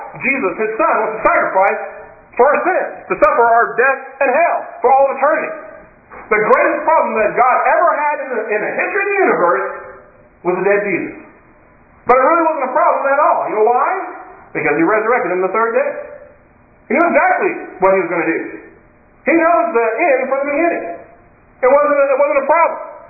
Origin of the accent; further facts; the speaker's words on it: United States; We have dual citizenship. All right? And it's like, but the things that I see in the United States of America, my country, my home country